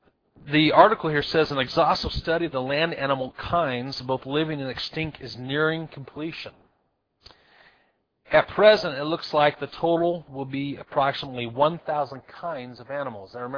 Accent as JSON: {"language": "English", "region": "Washington", "country": "United States", "said": "we're from Washington, so those are hills, and I know people call those mountains, but they're hills."}